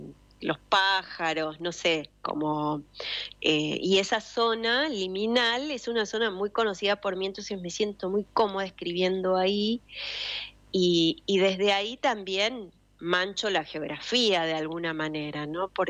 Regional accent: General Villegas, Buenos Aires Province, Argentina; yo crecí prácticamente en la biblioteca de Villegas

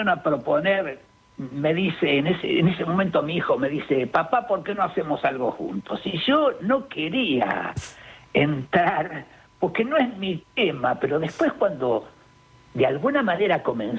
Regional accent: Tandil, Buenos Aires Province, Argentina; El único que soy de Tandil soy yo.

